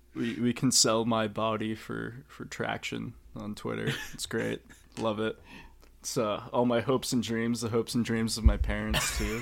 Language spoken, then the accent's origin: English; Reading, Massachusetts, United States; Yeah, yeah, I'm from Reading, Mass. Shoutouts to, Reading, I guess.